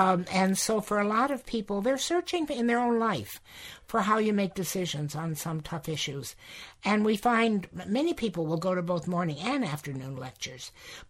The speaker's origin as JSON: {"language": "English", "town": "Youngstown", "region": "Ohio", "country": "United States", "tie": "born or raised there", "said": "I came here with my parents, so I grew up in Youngstown, Ohio, and my grandfather was a minister, and he preached here."}